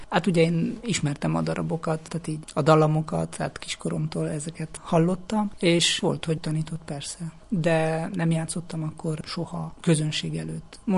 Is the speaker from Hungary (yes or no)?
no; Odorheiu Secuiesc, Harghita, Romania; Elsősorban nyilvánvaló volt a szülővárosomban Udvarhely és a környéken.